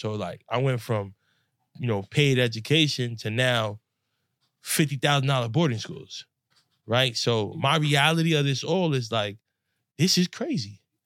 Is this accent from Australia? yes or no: no; Bronx, New York, United States; I'm coming from the Bronx. Mm-hmm. I'm the majority over there. Like, everything is black and brown where I'm from.